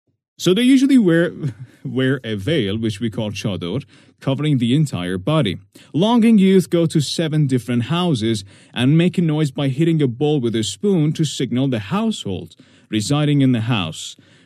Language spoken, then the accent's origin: Persian; Karaj, Alborz, Iran; born there; کجا به دنیا آمدم؟ بله. کرج به دنیا آمدم من.